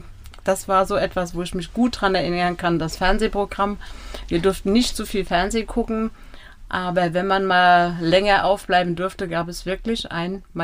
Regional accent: Gau-Algesheim, Rhineland-Palatinate, Germany; In Gau-Algesheim, wohl behütet, in einer Familie mit zwei Kindern. Kleinen, also Gau-Algesheim ist Stadt, aber eigentlich ist es ein größerer Ort.

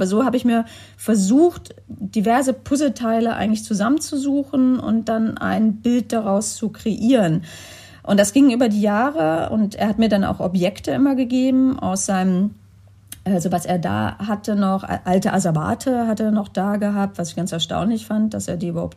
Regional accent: Halle, Saxony-Anhalt, Germany; Oder dann gab es die Attacke in Halle an der Saale, wo ich aufgewachsen bin.

